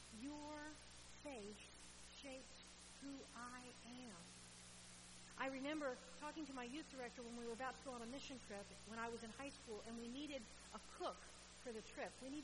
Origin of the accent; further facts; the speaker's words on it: Gainesville, United States; Many of you know that I grew up here in Gainesville, and I grew up as a part of Trinity.